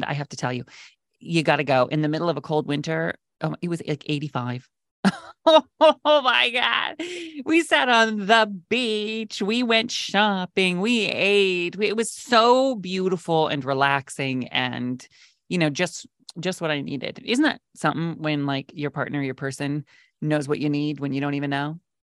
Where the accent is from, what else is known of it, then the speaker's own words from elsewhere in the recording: West Coast, United States; I grew up on the West Coast.